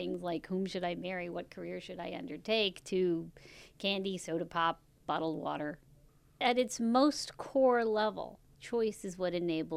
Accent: India; You know, as an Indian, when you want to do something, the first thing you ask yourself is there somebody that's going to get upset by this choice?

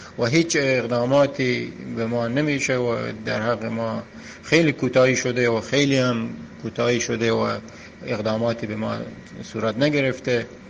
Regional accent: Mazandaran, Iran; ما هم ایرانی هستیم، اهل همین ایران هستیم، اهل مازندران هستیم

